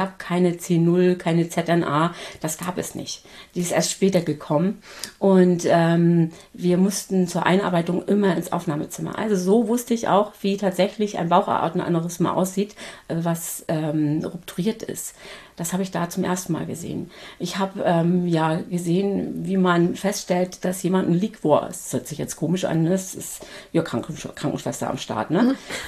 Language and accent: German; Kappeln, Schleswig-Holstein, Germany; ich komme aber aus Flensburg, also aus Kappeln, Angeln die Gegend, wunderschön, und wollte wieder zurück. Also ich bin mit meinen Eltern hierher gezogen, weil mein Vater meinte, er müsste noch mal was Neues ausprobieren.